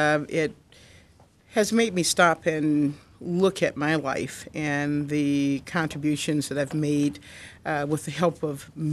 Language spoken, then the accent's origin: English; Florida, United States; now in Michigan, United States; I grew up in Florida, where my mother believed in giving back.